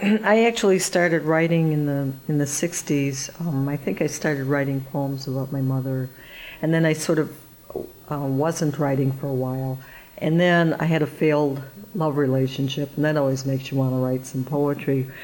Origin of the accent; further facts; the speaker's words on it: Detroit, Michigan, United States; No, I grew up in Detroit.